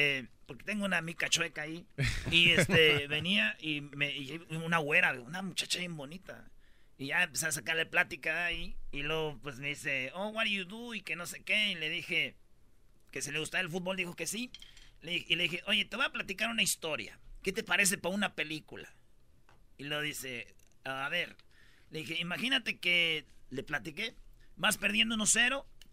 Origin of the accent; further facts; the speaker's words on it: Michoacán, Mexico; Yo soy de Michoacán, ¿verdad?